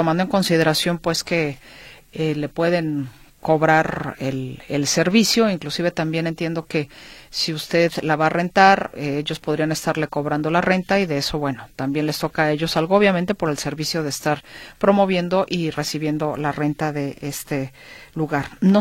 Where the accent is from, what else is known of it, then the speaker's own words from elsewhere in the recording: Mexico; mexicanos nos ponemos estas etiquetas de tú eres diferente